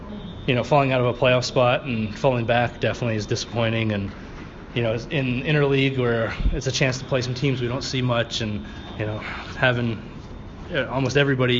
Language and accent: English; Canada; I think growing up in Canada and just the hockey mentality